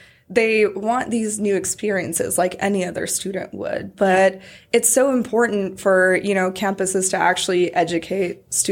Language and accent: English; Dallas, Texas, United States; So I came from Dallas.